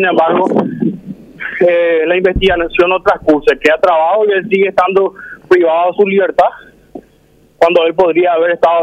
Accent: Paraguay; Nosotros como paraguayos venimos de un equipo, del mismo equipo del presidente de la República

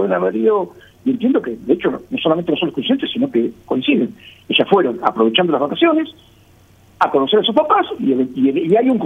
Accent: Paraguay; soy todo paraguayo.

